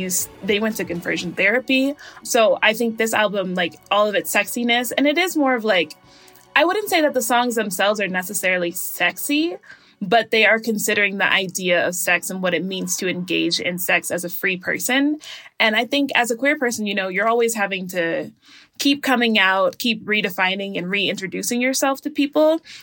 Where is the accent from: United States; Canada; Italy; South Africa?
South Africa; especially a queer person growing up in South Africa